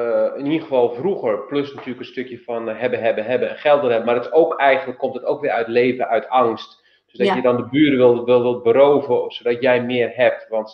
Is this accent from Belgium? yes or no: no; Tunisia; also born or lived in Netherlands; Ik heb het meegemaakt omdat ik half Nederlands ben. En ik ben opgegroeid in Tunesië. En daar was ik dus de buitenlander.